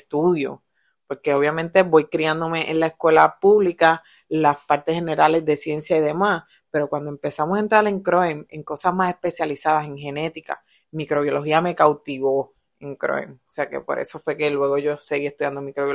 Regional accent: Villalba, Puerto Rico; yo me crié en el campo, en Villalba, una familia gigante, muchos enfermeros, muchos maestros, nadie había estudiado más allá, ¿verdad? De su bachillerato.

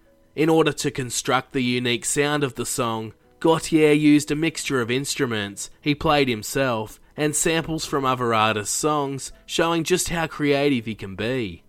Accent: Australia; As an Australian myself

